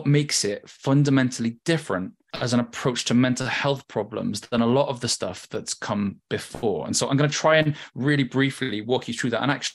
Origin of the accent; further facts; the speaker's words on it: Cardiff, Wales, United Kingdom; moved away as an adult; And it's nice for me at the moment to be at Cardiff because I'm from Cardiff. And so in some ways I left when I was 18 years old and it's taken 20 years to come back home.